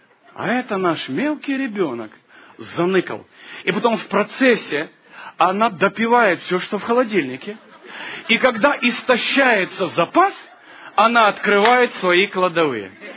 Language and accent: Russian; Ukraine; born there; Я родился на Украине.